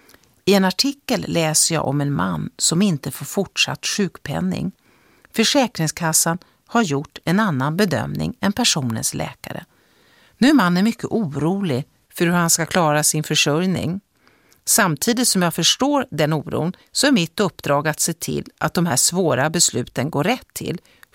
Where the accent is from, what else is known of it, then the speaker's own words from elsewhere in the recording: Stockholm, Stockholm County, Sweden; Jag växte upp i Farsta med mamma, pappa, min storebror Kent och min 10 år yngre syster Lotta.